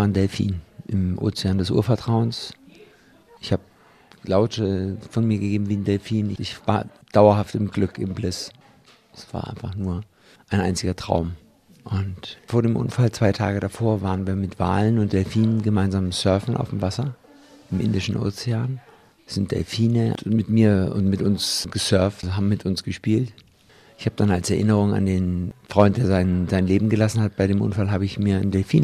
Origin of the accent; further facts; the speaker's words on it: Southern Germany, Germany; Ich bin in Süddeutschland groß geworden.